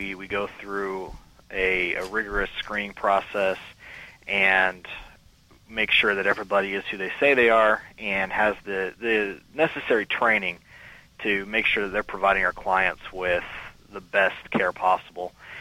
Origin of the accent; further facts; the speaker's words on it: Boise, Idaho, United States; Well, I grew up in Boise, Idaho, and went to Boise State University got a degree in marketing.